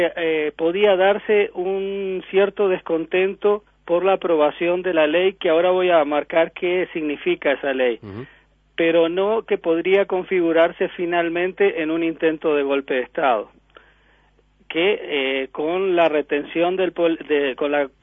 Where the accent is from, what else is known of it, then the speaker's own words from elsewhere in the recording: Uruguay; now in Ecuador; en este momento podría ser más ecuatoriano que uruguayo en ese sentido, pero me siento tan ecuatoriano como uruguayo.